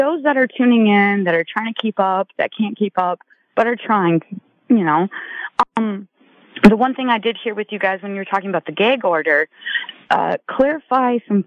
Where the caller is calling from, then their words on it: Michigan, United States; I wish it was Los Angeles, but it's Michigan right now.